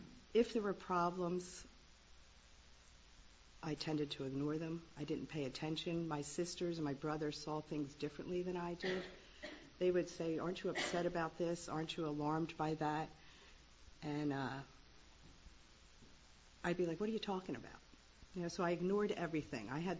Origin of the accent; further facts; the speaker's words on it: Wilmington, Delaware, United States; I grew up in Wilmington, Delaware. I was one of six kids